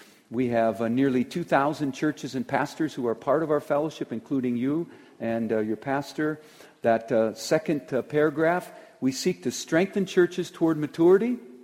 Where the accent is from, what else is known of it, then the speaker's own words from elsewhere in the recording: Michigan, United States; And I'm from Michigan. We don't catch anything but these little things they call like crappie and sunfish